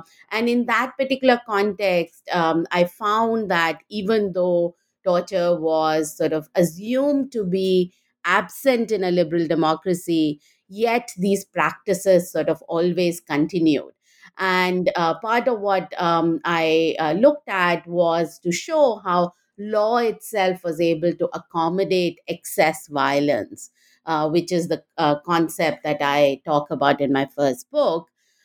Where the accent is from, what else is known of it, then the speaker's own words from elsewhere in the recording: India; So I grew up in India and went to Delhi University, did my bachelor's, master's and MPhil in political science at First Kirori Mal College and at Delhi University.